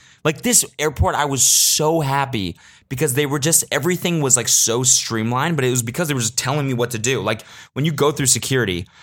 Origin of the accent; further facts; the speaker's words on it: United States; as an American, I realize I like to be, like, babied through shit.